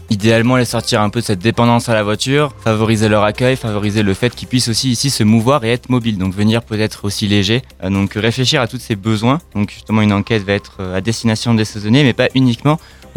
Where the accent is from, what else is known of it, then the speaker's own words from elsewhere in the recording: Marseille, Provence-Alpes-Côte d'Azur, France; born there; Du tout, je suis né à Marseille et puis je me suis totalement voué à la montagne